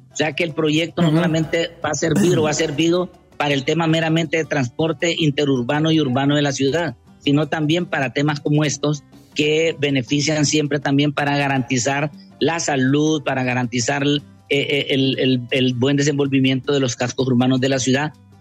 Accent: Honduras; que yo como hondureño

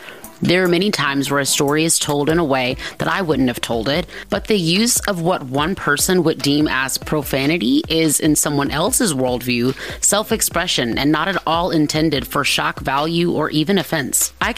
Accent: United States; However, it should also be understood that something that I, as an American, may call the S-word is merely just a word in other cultures

